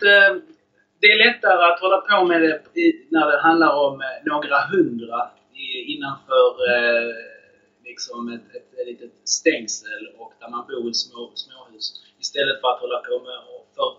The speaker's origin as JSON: {"language": "Swedish", "town": "Skanör", "region": "Skåne", "country": "Sweden", "tie": "born or raised there", "also_born_or_lived": "Israel / Lund", "lives_now": "Malmö, Sweden", "said": "jag är uppvuxen i Skanör, och det ligger 3 mil utanför Malmö. Jag är född i Israel, kom till Skanör när jag var 2 år. Sen har jag bott i Skanör till jag var färdig med gymnasiet. Och sen i Lund 10 år och sen Malmö"}